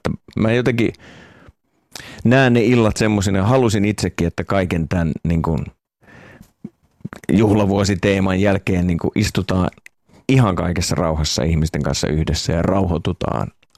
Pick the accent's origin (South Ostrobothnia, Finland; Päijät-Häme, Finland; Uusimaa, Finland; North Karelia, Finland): South Ostrobothnia, Finland; Ylistaro; mun rakkaan kotikyläni Ylistaron kirkkoon